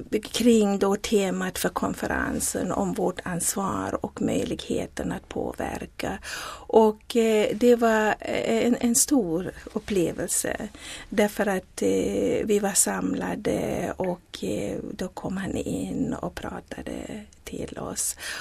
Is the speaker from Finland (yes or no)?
no; KwaZulu-Natal, South Africa; now in Sweden; jag är född i Sydafrika i en mycket fattig del av apartheid Sydafrika ute på landsbygden i KwaZulu-Natal. Och växte upp i en stor familj.